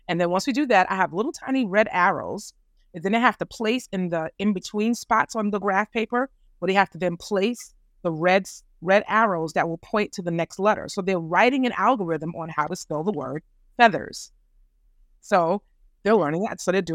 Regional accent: New York, United States; moved away as an adult; I started I'm born and raised in New York.

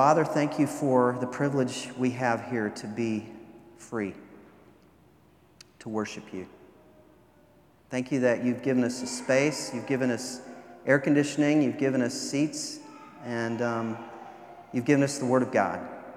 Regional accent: United States; And I am thankful to be an American.

